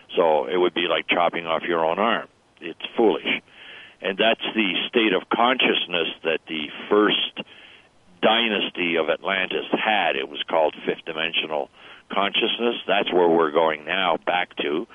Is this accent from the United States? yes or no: no; Canada; I'm a Canadian